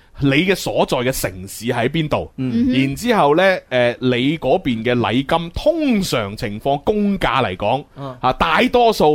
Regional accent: Guangdong, China; 但系我哋广东人因为好务实啊，所以我哋喺生活上边咧，其实咧就都几接见下嘅。

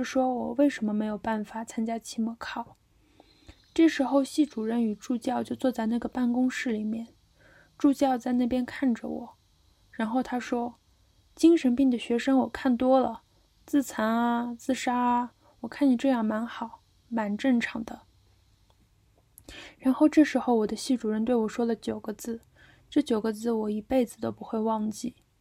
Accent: Tainan, Taiwan; 我是台南人，我在台南生病

